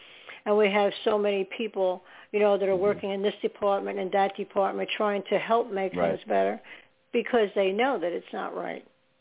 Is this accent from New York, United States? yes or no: yes; New York, United States; born there; now in New Jersey, United States; Right now I'm in New Jersey. I wasn't born in New Jersey. I was born in New York. But I'm in New Jersey.